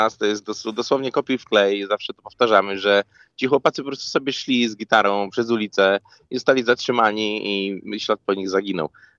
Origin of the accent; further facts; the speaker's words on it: Suwałki, Podlaskie Voivodeship, Poland; ja pochodzę z Suwałk, ale trzymaliśmy się po prostu w jednej paczce znajomych